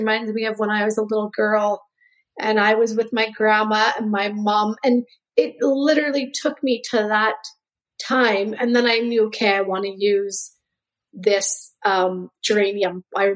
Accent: Saskatchewan, Canada; I grew up in Saskatchewan

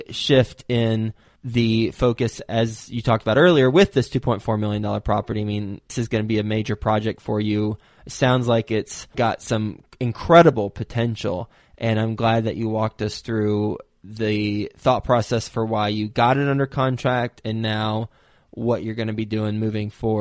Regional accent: Texas, United States; I am from Texas, and now when you say water rights, now I'm thinking of your oil or gas rights with your property.

